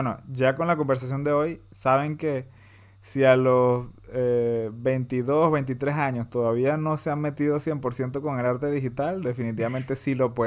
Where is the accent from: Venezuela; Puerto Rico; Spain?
Venezuela; born there; en mi caso, yo que nací en Venezuela, en Latinoamérica